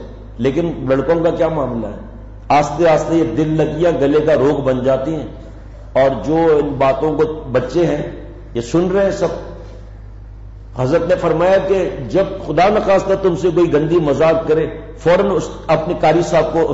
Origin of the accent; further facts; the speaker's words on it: Sindh, Pakistan; ہم تو یہاں سندھ کے رہنے والے ہیں نا گاؤں کے